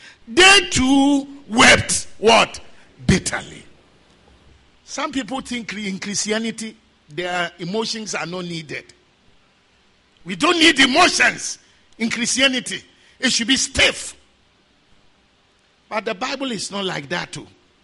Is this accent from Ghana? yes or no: yes; Ghana; I'm coming from Ghana. Things are not well.